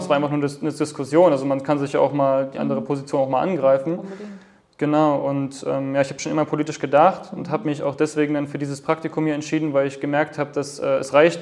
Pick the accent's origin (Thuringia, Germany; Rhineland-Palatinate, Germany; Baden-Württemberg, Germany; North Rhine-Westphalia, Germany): Thuringia, Germany; Ich bin ja selber im Landkreis Greiz aufgewachsen